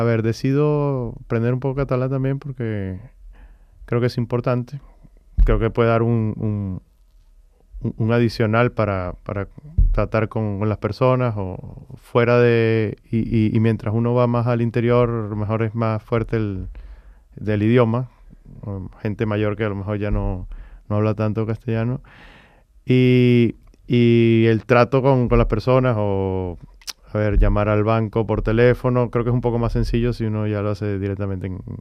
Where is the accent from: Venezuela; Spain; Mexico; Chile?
Venezuela; Maracaibo, Zulia; also born or lived in Caracas; Porque yo soy de Maracaibo, pero viví más de la mitad de mi vida en Caracas, que es la capital de Venezuela.